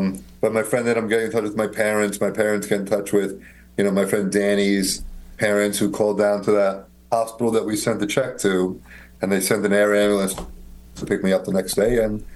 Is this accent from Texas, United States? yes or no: no; New York City, New York, United States; But, you know, I grew up in New York City. I'm 57 last week. Wow, 57 years old, and I grew up...